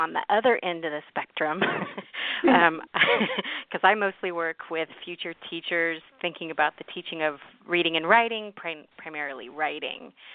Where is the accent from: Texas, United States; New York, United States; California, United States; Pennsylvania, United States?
California, United States; Chico; and then I'm from Chico and got to stay in Chico, so I'm kind of a fan of Chico State.